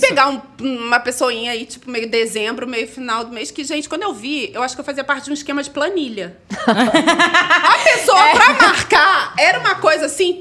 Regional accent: Rio de Janeiro, Brazil; Não, eu sou do Rio, Zona Norte, subúrbio.

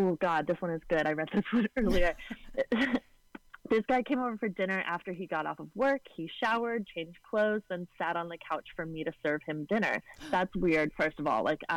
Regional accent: Rhode Island, United States; but I'm from Rhode Island. Catholic Italians, you stay living with your parents until you're 24

